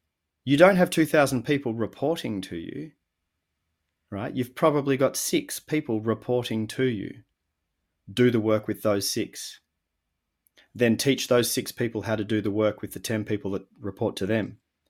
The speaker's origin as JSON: {"language": "English", "country": "Australia", "said": "I'm an Aussie"}